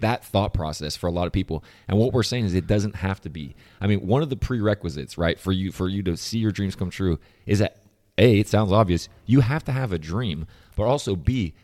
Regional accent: California, United States; No, I mean, look, I'm from California, but yes, I take a lot of shots at it.

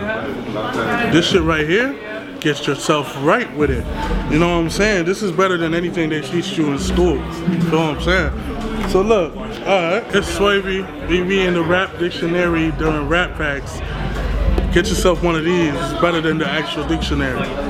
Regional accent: Canada; I'm a Canadian tour, but he dapped me up.

